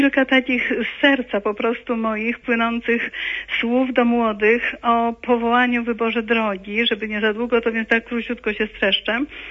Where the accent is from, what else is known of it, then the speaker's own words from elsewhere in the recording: Podlaskie Voivodeship, Poland; bo chociaż rodzina bardzo religijna, bo jestem z Białostockiego w ogóle